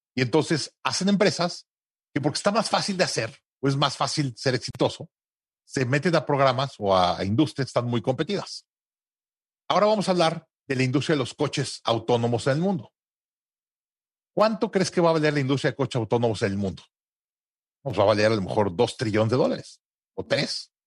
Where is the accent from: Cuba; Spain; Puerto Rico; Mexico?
Mexico; Mexico City; Y le digo, sí, soy de la Ciudad de México.